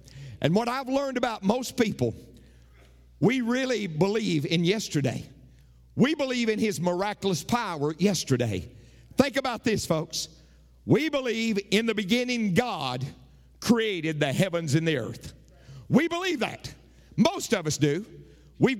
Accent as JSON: {"language": "English", "country": "United States", "said": "and I'm an American"}